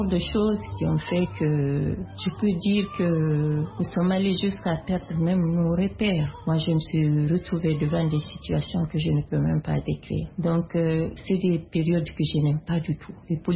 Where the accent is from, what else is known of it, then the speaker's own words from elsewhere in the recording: Guinea; je suis de la République de Guinée.